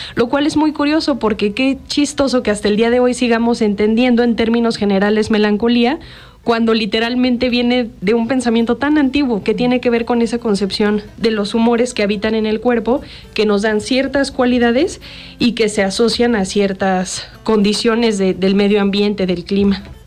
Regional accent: State of Mexico, Mexico; now in Cuernavaca, Mexico; Yo soy del Estado de México, de la zona como Ecatepec, Tultepec, toda esa zona. Pero ya tengo, van a ser este año 4 años que vivo aquí en Cuernavaca.

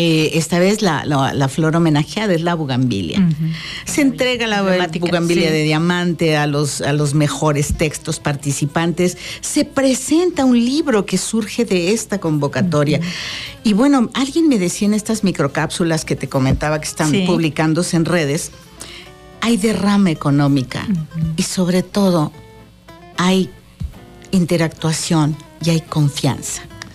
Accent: Mexico City, Mexico; Soy de la Ciudad de México, pero yo soy bien beligerante y de hueso colorado.

